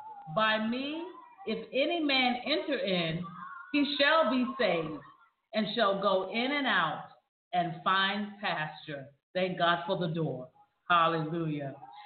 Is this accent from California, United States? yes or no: no; York, Pennsylvania, United States; I am from York, PA.